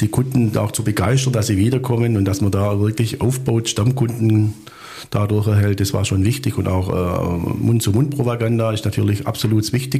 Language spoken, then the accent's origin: German; Southern Germany, Germany; obwohl das ja nicht so bei uns im Süden verpönt ist.